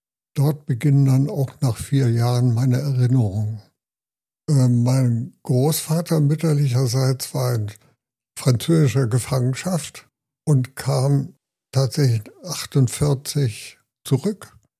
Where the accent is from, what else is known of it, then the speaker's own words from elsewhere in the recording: Hamburg, Germany; also born or lived in Eichsfeld; Also ich bin dann eigentlich in Hamburg aufgewachsen.